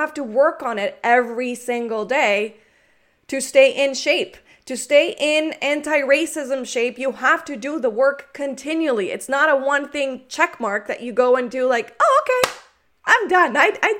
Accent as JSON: {"language": "English", "country": "Colombia", "tie": "born or raised there", "said": "I was born and raised in Colombia, so I obviously had to speak Spanish."}